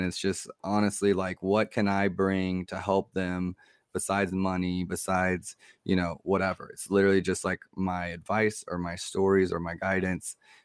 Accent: United States; I'm not an immigrant. I'm obviously white, as you can see in that way. And I'm American.

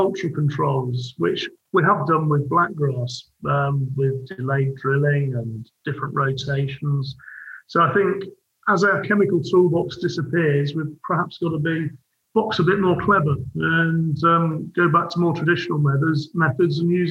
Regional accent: United Kingdom; I think one big concern we've all got at the moment as British farmers is that politically we're still importing food that's produced to a lesser standard.

